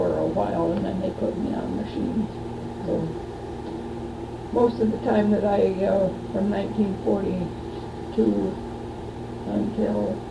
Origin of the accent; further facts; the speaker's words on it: Lansing, Michigan, United States; Over on Lumet Street.